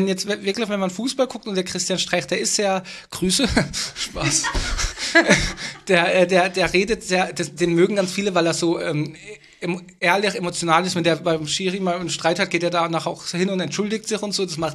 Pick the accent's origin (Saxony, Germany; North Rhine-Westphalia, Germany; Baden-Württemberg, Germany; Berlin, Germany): Baden-Württemberg, Germany; also born or lived in Switzerland; Zwischen Freiburg und Basel.